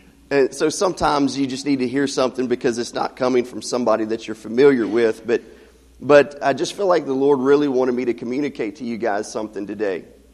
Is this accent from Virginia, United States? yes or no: yes; Christiansburg, Virginia, United States; now in Maryland, United States; We're originally from Christiansburg, and God moved us up to Maryland to minister to the folks up there.